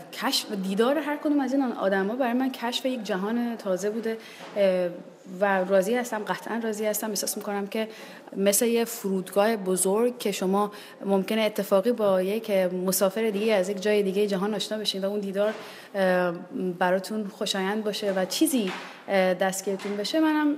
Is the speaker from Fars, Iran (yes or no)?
yes; Shiraz, Fars, Iran; moved away as an adult; من شیرازی هستم